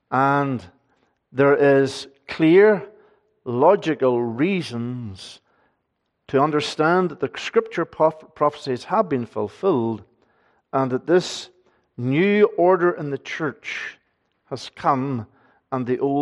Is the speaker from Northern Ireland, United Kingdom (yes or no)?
yes; Northern Ireland, United Kingdom; As a young man growing up in Northern Ireland